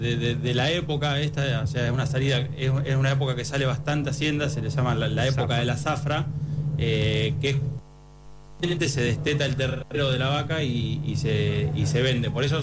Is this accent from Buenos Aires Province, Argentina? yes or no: yes; Brandsen, Buenos Aires Province, Argentina; Yo soy, o sea, nacido en Bransen, criado en Bransen. Si bien hoy en día es una consignataria grande, arrancó como algo todo muy, muy familiar.